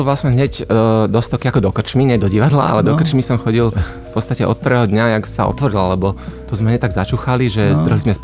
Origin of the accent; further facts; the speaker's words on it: Trnava, Trnava Region, Slovakia; ja som z Trnavy, ja som vyrastal v Trnave, tam som robil to plávanie, a potom som odišiel do Bratislavy na školu